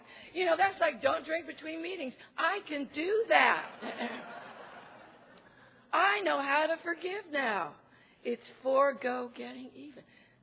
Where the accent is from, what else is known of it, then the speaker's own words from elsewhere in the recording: Los Angeles, California, United States; I'm from California, Los Angeles. Tujunga is a little town there.